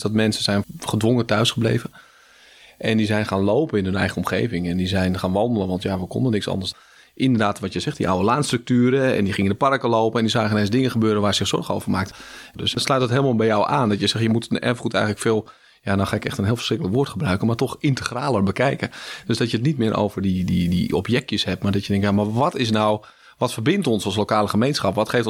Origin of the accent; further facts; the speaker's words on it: Weesp, North Holland, Netherlands; ik een beetje uit een luie gemeente kom. Ik kom dus uit Weesp en daar zijn al heel veel monumenten. En Weesp staat ook al bekend als een monumentenstadje.